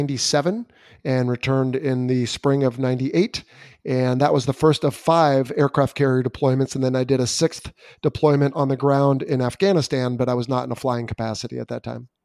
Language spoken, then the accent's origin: English; California, United States; Yes, I was born in Southern California, spent my first 9 years there, and then raised on the Central Coast of California.